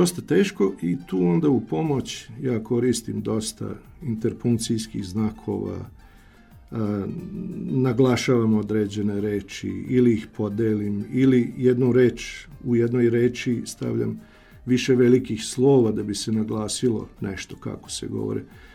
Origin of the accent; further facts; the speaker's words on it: Novo Miloševo, Vojvodina, Serbia; also born or lived in Beodra; ja sam poreklom Karlovčan iz Novog Miloševa, a rođen sam u Beodri i uvek naglasim da me priznajedu i jedni i drugi. I živim u Novom Miloševu